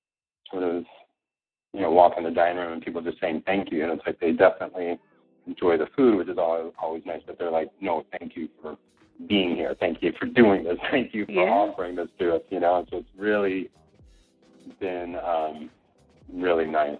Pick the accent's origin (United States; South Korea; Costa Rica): Costa Rica; my mother was born and raised in Costa Rica, and I actually grew up there for a bunch of years myself.